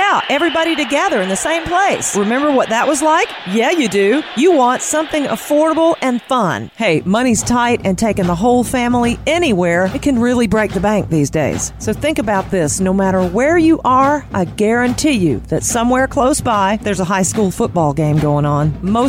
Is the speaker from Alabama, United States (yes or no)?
yes; Mobile, Alabama, United States; we are live for the first time ever in my hometown, Mobile, Alabama, at FM Talk 106.5.